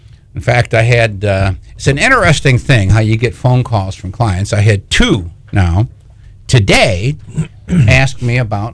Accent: Michigan, United States; moved away; I'm from Michigan originally. 1976, I moved to Florida. That's 42 years.

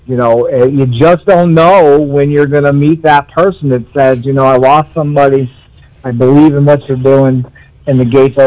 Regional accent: Detroit, Michigan, United States; I'm a rock and roller by trait growing up in Detroit

